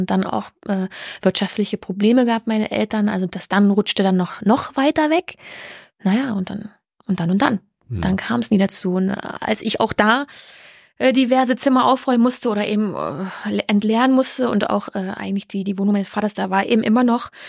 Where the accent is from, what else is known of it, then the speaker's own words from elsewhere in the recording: eastern Germany, Germany; weil ich komme ja aus dem Osten, da kenne ich sehr viel.